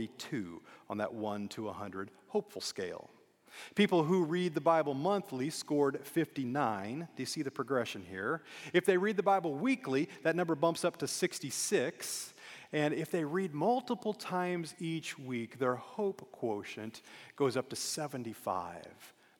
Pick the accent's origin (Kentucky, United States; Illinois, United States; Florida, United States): Illinois, United States; I'm a four seasons guy. I grew up in the Midwest. I mentioned Illinois.